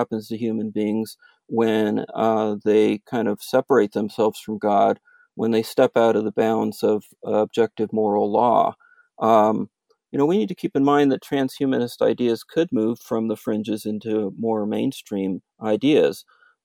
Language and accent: English; Los Angeles, California, United States; I grew up in Los Angeles area, Southern California, where it seemed like it was sunny all the time.